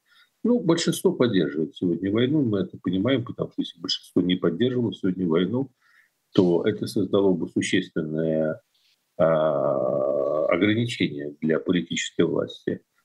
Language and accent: Russian; Kyiv, Ukraine; born there; Я родился в Киеве, но я культурно